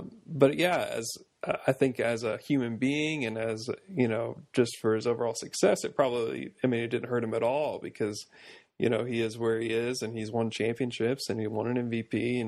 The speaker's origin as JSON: {"language": "English", "town": "Oklahoma City", "region": "Oklahoma", "country": "United States", "tie": "born or raised there", "said": "I grew up in Oklahoma City, so we didn't have a team when I was a kid"}